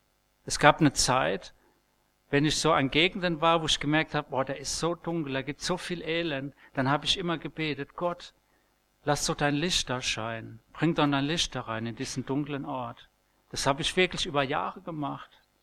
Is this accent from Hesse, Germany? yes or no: yes; Marburg, Hesse, Germany; ich komme aus Marburg